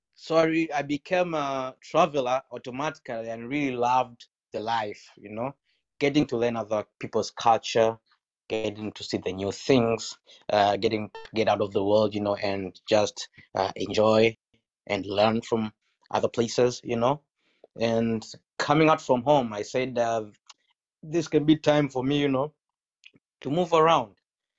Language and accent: English; Tanzania; Hey, I'm coming from Tanzania.